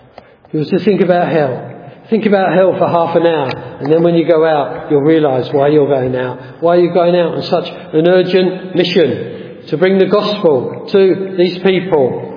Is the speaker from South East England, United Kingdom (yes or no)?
no; London, United Kingdom; in the church that I grew up in North London